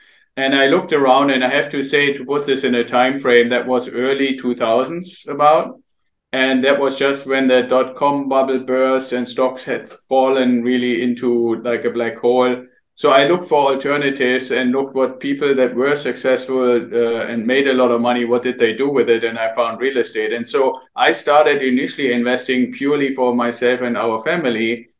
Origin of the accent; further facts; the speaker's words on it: Germany; English is a second language; now in United States; So I'm originally from Germany, still have some of the accent, as you can probably hear. And I came to the United States as an exchange officer with the Air Force